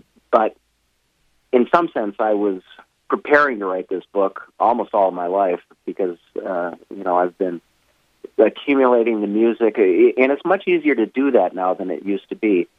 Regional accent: Duluth, Minnesota, United States; I grew up with it. I'm from Duluth originally, but we had all those songs on the radio.

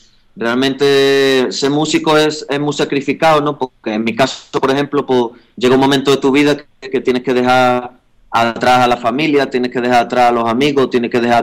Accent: Spain; born there; Yo nací en España, mi familia viene de Bolivia, pero yo nací en España

